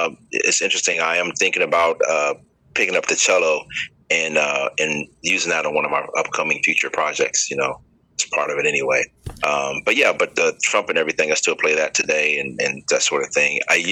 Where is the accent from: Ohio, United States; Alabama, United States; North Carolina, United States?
Ohio, United States; Dayton; Mr. Leroy Hall from my hometown, Dayton, Ohio, and Mr. James Oliver from Dayton as well.